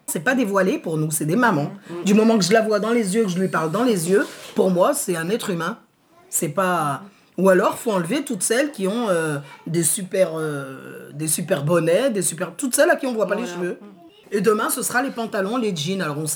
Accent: France; On est nés en France, on a grandi en France

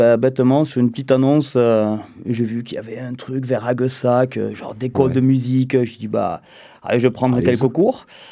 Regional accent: Broquiès, Occitanie, France; Eh ben moi, en fait, je suis de l'Aveyronnais aussi. Je viens de Broquies.

